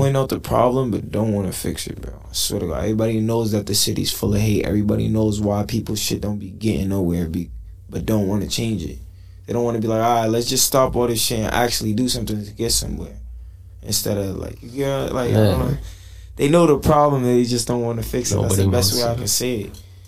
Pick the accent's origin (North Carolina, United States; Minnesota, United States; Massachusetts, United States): Massachusetts, United States; Boston; like, yo, I'm from Boston. Yeah, we got no love. Our city got no love.